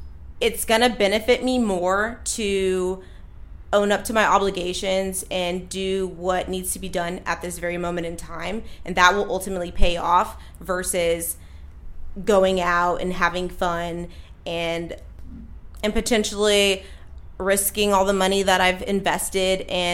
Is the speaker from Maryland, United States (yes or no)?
no; Austin, Texas, United States; I am originally from Texas, Austin, Texas to be specific. The city of music.